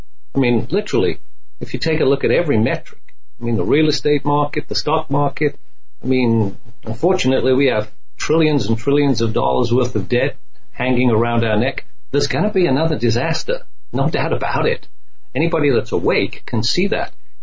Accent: United Kingdom; I'm a proud American British, you know, I'm joint. I mean, I love my home country, the old country.

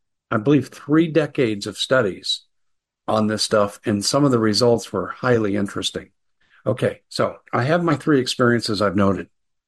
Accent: Aurora, Colorado, United States; moved away; This is why I moved away from Colorado. And I'm glad I'm away from Aurora, my hometown

